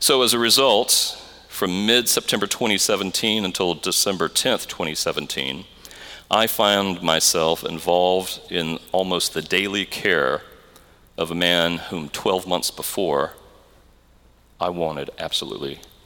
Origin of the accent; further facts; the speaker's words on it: Louisiana, United States; We had moved back to Louisiana, and so my diocesan office was in my hometown